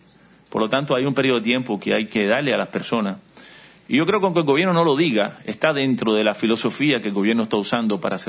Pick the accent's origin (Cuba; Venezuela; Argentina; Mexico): Cuba; Havana; Yo soy habanero, además.